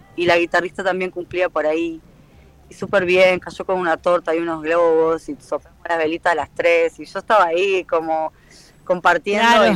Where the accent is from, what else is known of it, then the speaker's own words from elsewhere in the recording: Uruguay; pudiera decir que soy la primera uruguaya.